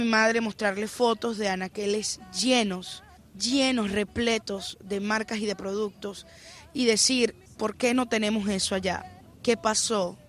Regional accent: Venezuela; moved away as an adult; Soy venezolana y salí por la frontera de Cúcuta, justamente, en bus.

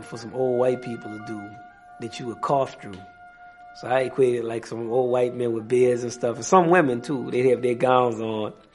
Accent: Kendall, Louisiana, United States; We played football in the street. I grew up in Kendall, Louisiana. And they still had the ditches on the side of the street. It's country.

